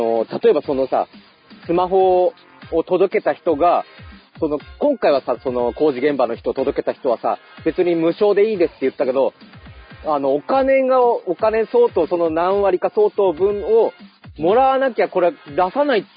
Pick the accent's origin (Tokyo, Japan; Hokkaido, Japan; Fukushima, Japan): Fukushima, Japan; Koriyama; 自分が生まれ育った福島の郡山の田舎町をちょっと見てみたの。